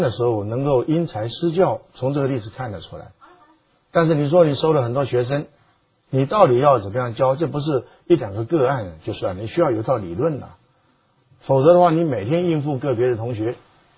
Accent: Taiwan; 我在台湾从小

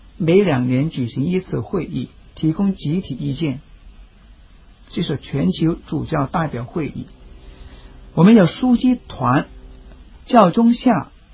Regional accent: China; 我们中国人讲的发于中，行于外，这个字很重要。

